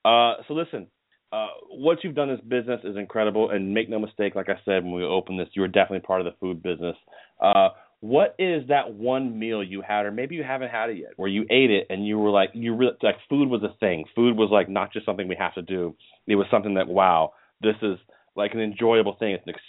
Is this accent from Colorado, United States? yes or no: no; Richmond, Virginia, United States; now in Connecticut, United States; I live right by New York City. I'm in Connecticut, and originally from Richmond